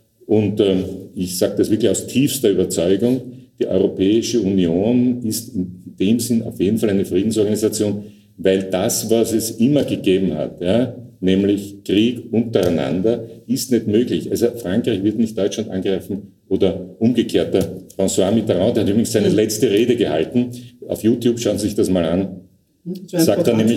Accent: Austria; damals als Österreicher war das ungewöhnlich

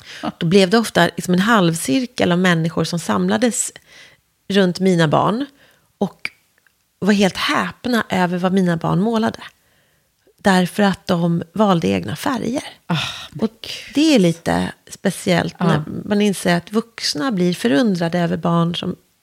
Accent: Värmdö, Stockholm County, Sweden; also born or lived in Vällingby; Jag föddes i Nälsta, ett litet område utanför Vällingby, eller i Vällingby. Mm. Och när jag var ett år flyttade vi till Värmdö. Så jag i mitt hjärta och själ är ju en skärgårdsunge.

